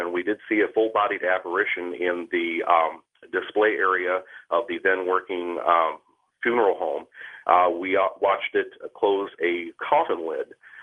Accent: Milan, Illinois, United States; my cousin was a caretaker for a short time of a local funeral home in my hometown of Milan, M-I-L-A-N, Illinois, pronounced Milan.

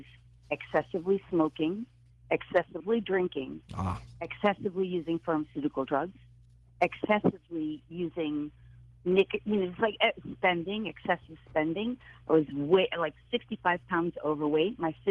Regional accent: New York, United States; I'm a New Yorker. We were New Yorkers

